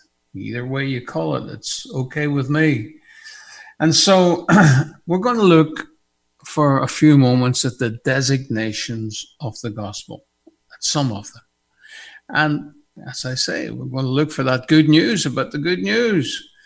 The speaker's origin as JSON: {"language": "English", "town": "Maghera", "region": "Northern Ireland", "country": "United Kingdom", "tie": "born or raised there", "said": "I'm from Magara, which is in Northern Ireland."}